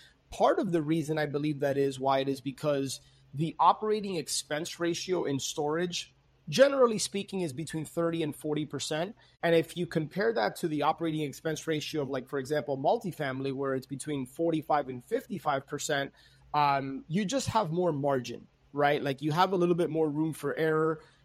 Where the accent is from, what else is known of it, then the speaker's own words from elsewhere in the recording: Miami, Florida, United States; But born and raised in Miami, I've been a full-time real estate investor since 2005.